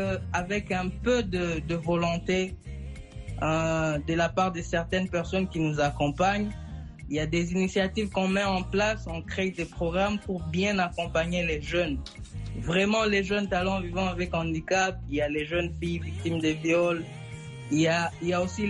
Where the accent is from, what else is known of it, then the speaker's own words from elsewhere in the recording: North Kivu, DR Congo; Vous savez, chez nous au Nord Kivu